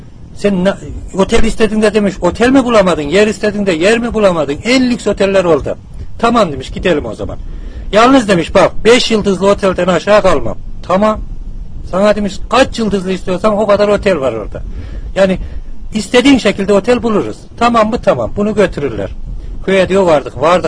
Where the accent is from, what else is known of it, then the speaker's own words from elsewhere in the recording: Nevşehir, Turkey; Nevşehir kurban, biz Nevşehirliyiz.